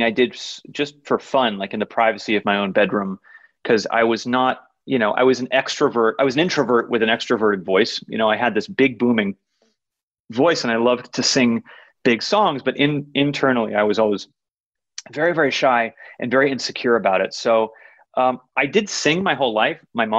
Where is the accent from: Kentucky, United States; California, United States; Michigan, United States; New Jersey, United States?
California, United States; Los Angeles; So as a kid growing up, again, very lucky growing up in Los Angeles, they would take my brother and I out to see a lot of things.